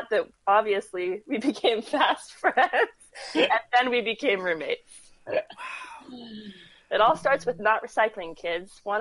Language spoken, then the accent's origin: English; Salt Lake City, Utah, United States; But yeah, so I got to BYU and I grew up in Salt Lake. But even though I grew up in Salt Lake, I didn't understand how weird Provo, Utah was.